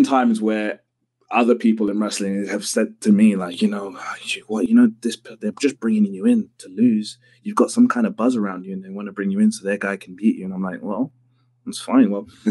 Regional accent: London, United Kingdom; because I'm a kid from London.

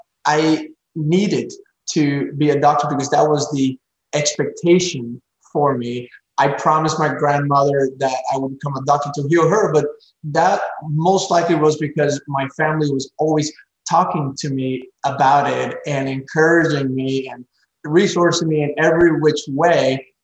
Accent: Cienfuegos, Cuba; now in United States; I was born in Cienfuegos, Cuba. It's a port town.

